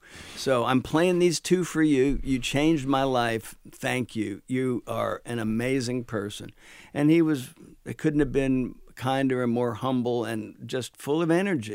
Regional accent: Ho-Ho-Kus, New Jersey, United States; That's right. That's where I grew up, Hohokus.

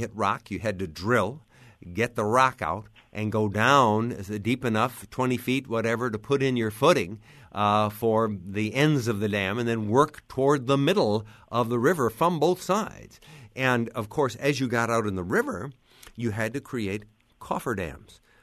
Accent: Macomb, Illinois, United States; who incidentally was raised in my hometown of Macomb

